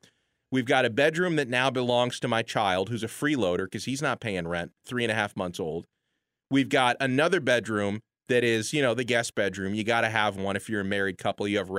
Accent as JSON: {"language": "English", "region": "Florida", "country": "United States", "tie": "born or raised there", "said": "I grew up, born and raised in South Florida, so I don't really know the basement life"}